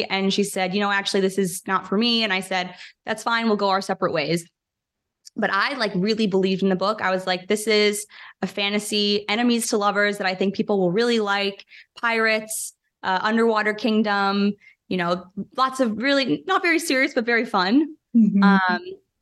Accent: Chicago, Illinois, United States; So I grew up in Chicago, went to college at Harvard, where I studied history and literature.

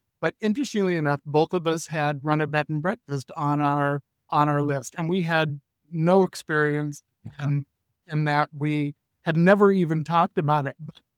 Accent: California, United States; So I'm from California. My wife is from New York.

